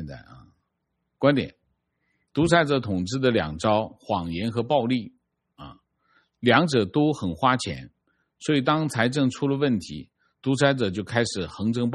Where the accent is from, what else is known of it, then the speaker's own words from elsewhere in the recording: Xin'anjiang, Zhejiang, China; 我们老家是杭州千岛湖下游新安江，新安江镇啊